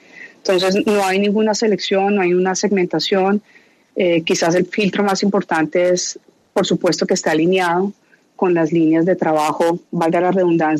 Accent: Colombia; y de que sea Colombia, siendo colombiana

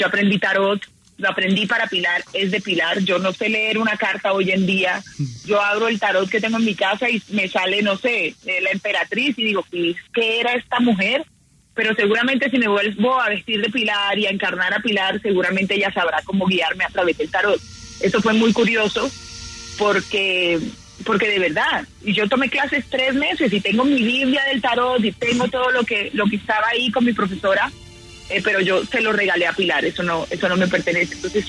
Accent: Caribbean Region, Colombia; como colombiano y yo como mujer caribe

